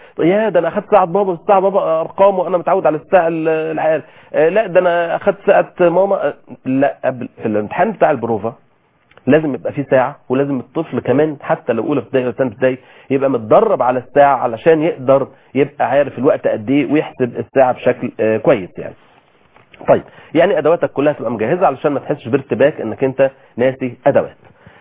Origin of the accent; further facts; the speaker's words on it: Egypt; عندنا في مصر البرشام ده معناه